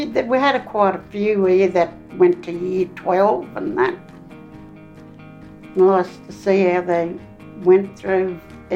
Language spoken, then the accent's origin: English; New South Wales, Australia; also born or lived in Sydney; I was here, then back and forth from here to Willamaringal, Gadooga, Brewarrina, Burke. Yeah. So it was just one big circle we did all the time.